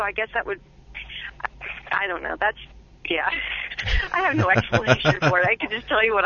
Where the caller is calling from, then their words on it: Oregon, United States; I'm calling from Oregon.